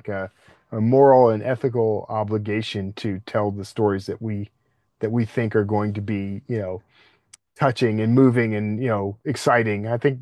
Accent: Texas, United States; yeah, I'm from Texas.

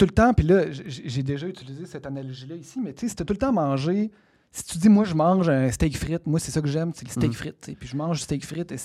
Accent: Quebec, Canada; moi, j'ai grandi au Québec, mais j'ai jamais vraiment écouté de musique

